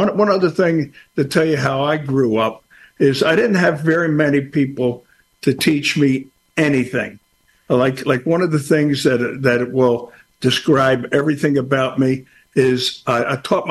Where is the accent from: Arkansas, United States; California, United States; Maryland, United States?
Maryland, United States; Baltimore; Well, I grew up in East Baltimore, which is at best a tough town.